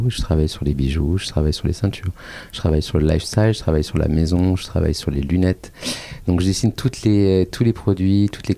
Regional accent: Seville, Andalusia, Spain; je viens du fin fond de l'Espagne, de Séville. Parents, famille. De San Lucas de Barrameda, qui est dans le sud de Séville et Cadiz.

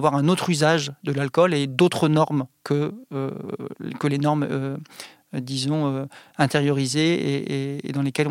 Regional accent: Brittany, France; moi je viens vraiment de Bretagne

